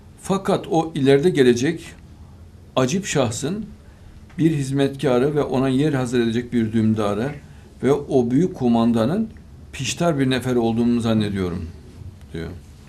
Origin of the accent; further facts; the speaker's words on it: Ankara, Turkey; Memleketin nere dedi? Ankara dedim.